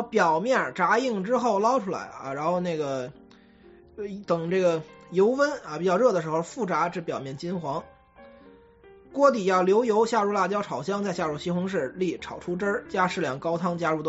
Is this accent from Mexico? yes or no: no; northern China, China; 因为我是北方人，我知道我们有很大部分一部分听众朋友们他是南方人